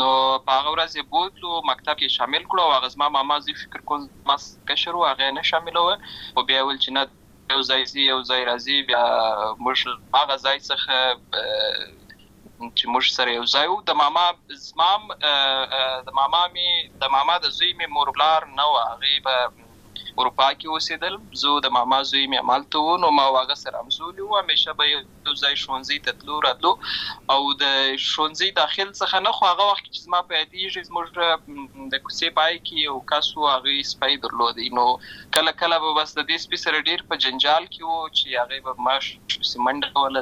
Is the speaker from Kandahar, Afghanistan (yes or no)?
no; Lashkar Gah, Helmand, Afghanistan; born or raised there